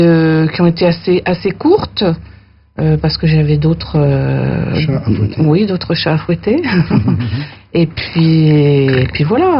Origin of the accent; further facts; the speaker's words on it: Montreuil, Île-de-France, France; Mais moi, je suis née dans la région parisienne, dans le 9-3 à Montreuil.